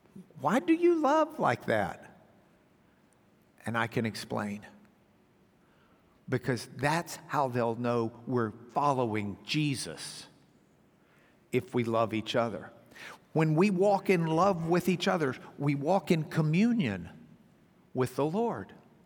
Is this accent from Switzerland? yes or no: no; the South, United States; I don't want people to know I'm a Christian because I'm from the South.